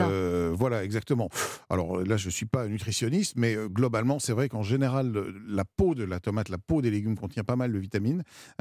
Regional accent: Belgium; en tant que Belge, évidemment, je suis un peu moins concerné que vous par la salade niçoise

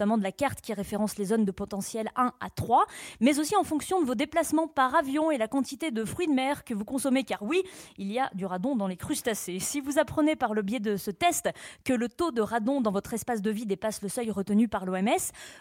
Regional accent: Auvergne-Rhône-Alpes, France; comme chez moi en Auvergne

